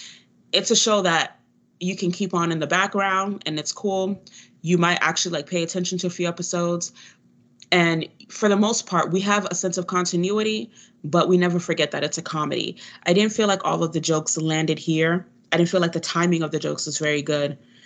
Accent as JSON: {"language": "English", "town": "Chicago", "region": "Illinois", "country": "United States", "said": "I'm from Chicago, and I remember … like, lurking outside middle schools"}